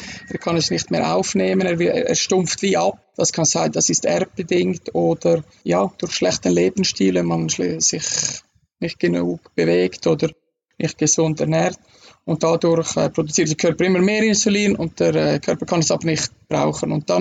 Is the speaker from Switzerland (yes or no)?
yes; Davos, Graubünden, Switzerland; now in Bern, Switzerland; Ich bin in Davos aufgewachsen, ein kleines Bergdorf in den Schweizer Bergen.